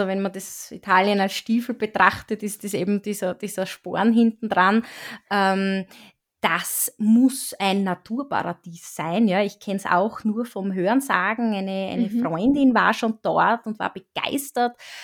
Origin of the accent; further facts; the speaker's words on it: Styria, Austria; also bei uns in der Steiermark sagt man Bretteljause dazu